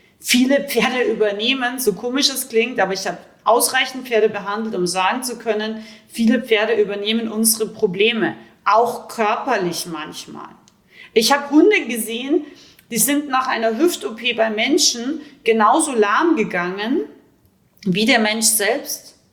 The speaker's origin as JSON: {"language": "German", "town": "Rauris", "region": "Salzburg", "country": "Austria", "said": "Ich komme aus Österreich, ich bin aus dem Pinzgau. Ich komme aus dem wildesten Alpen Dorf ungefähr, Rauris, genannt das Tal der Gesetzlosen"}